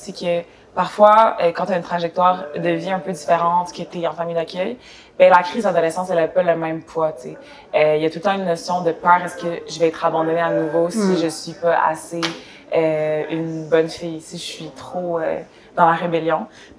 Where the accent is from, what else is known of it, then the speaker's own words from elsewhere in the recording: Quebec, Canada; parce que là où je viens, c'est quand même le Québec, mais il y a aussi beaucoup de choses qui sont communes aussi avec la France.